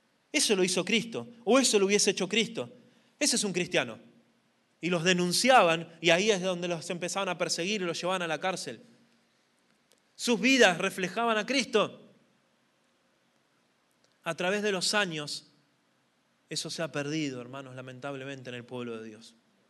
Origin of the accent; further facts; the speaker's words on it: Argentina; Hablo por mi país porque es el que conozco. No estoy hablando de ustedes, estoy hablando del lugar de donde yo vengo.